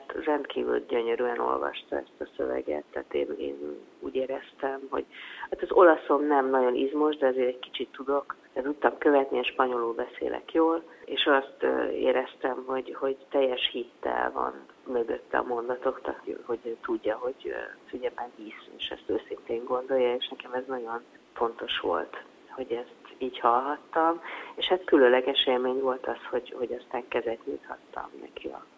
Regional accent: Hungary; de így, hogy én voltam magyarként ott rendező, ezért tudtam vinni magyar művészeket is.

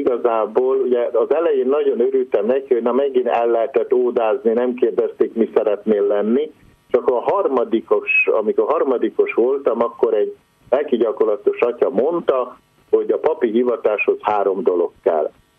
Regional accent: Drávasztára, Baranya, Hungary; born there; first language Croatian; Hát én a Dráva mentén születtem, Dráva Stárán, ez egy határ melletti település, de természetesen nem száraz határ, hanem a Dráva választja el a két országot, és igazából azt lehetne mondani, hogy egy zsákfalu

